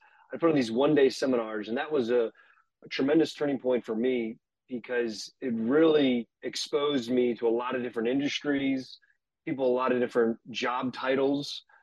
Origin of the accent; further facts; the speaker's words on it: Tampa, Florida, United States; So I am from Tampa, Florida. That's where I currently live.